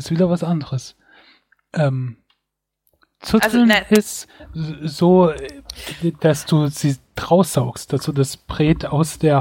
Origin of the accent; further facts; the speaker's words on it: Mainz, Rhineland-Palatinate, Germany; Okay, ich bin Mainzer.